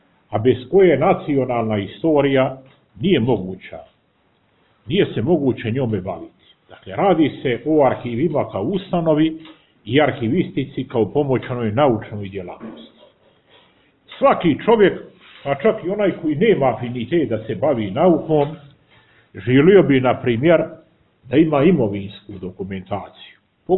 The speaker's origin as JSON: {"language": "Serbian", "country": "Montenegro", "said": "i naravno kod nas u Crnoj Gori na dvoru"}